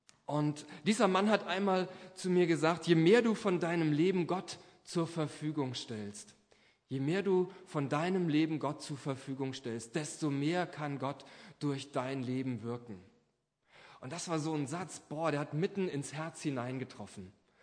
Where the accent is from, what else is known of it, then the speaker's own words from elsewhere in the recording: Niederweisel, Hesse, Germany; born there; lebt noch in meinem Geburtsort Niederweisel